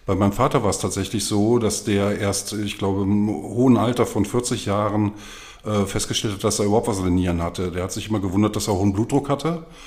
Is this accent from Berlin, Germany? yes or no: no; Cologne, North Rhine-Westphalia, Germany; born there; ich bin 54 Jahre alt, komme gebürtig aus Köln